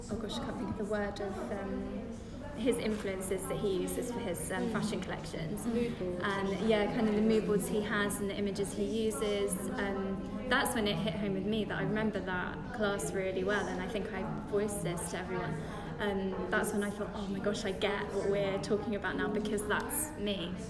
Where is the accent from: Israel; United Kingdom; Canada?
United Kingdom; England; I'm growing up in England and I didn't know anything we were talking about